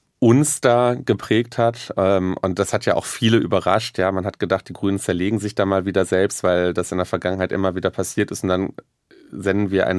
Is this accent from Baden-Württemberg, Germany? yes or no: no; North Rhine-Westphalia, Germany; Einige kennen ja, also gerade im Ruhrgebiet, wo ich herkomme